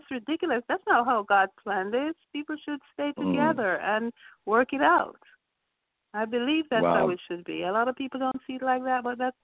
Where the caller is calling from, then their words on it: Lake Worth, Florida, United States; I'm calling actually from Lakeworth. It's Palm Beach County, but Lakeworth.